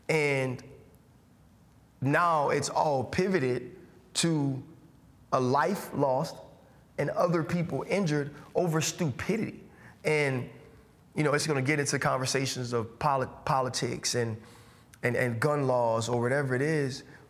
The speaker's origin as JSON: {"language": "English", "region": "Louisiana", "country": "United States", "said": "I'm from Louisiana, so I've been to a ton of parades"}